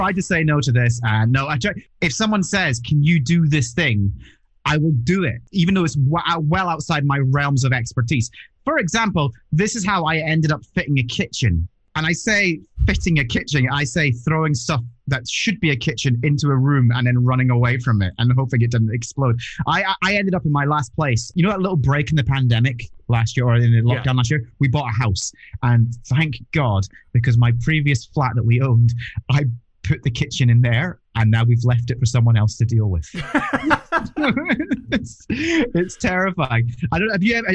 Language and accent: English; Leith, Scotland, United Kingdom; I was brought up in Leith, and I didn't quite fit